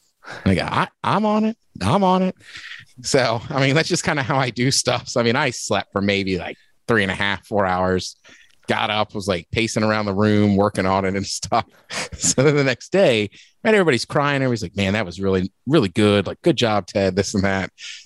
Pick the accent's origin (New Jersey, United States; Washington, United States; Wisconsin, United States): Washington, United States; Seattle; Like you talk to people that work at a brewery on the East Coast and I'm like, oh, yeah, I'm from Seattle.